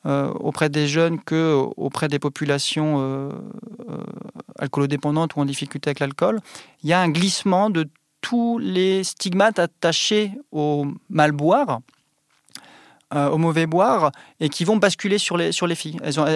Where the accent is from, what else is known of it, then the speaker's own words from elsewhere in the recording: Brittany, France; moi je viens par exemple de Bretagne